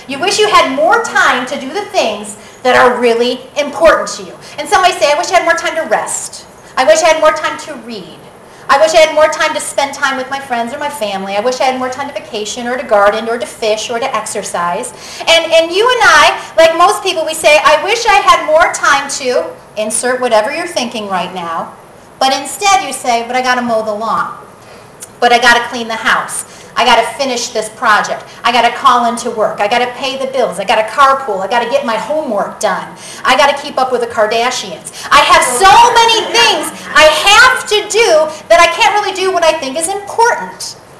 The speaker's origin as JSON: {"language": "English", "town": "Buffalo", "region": "New York", "country": "United States", "said": "Or I guess me, I'm from Buffalo."}